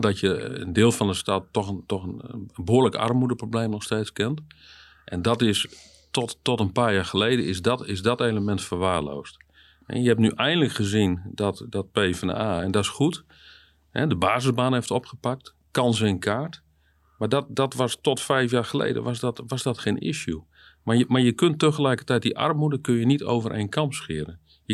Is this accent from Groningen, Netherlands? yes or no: no; Friesland, Netherlands; Ik ben Fries van geboorte, geboren, getogen in de omgeving van Leeuwarden.